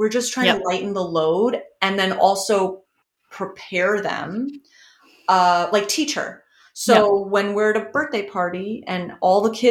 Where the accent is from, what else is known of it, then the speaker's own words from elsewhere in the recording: New York, United States; Like I'm a New Yorker.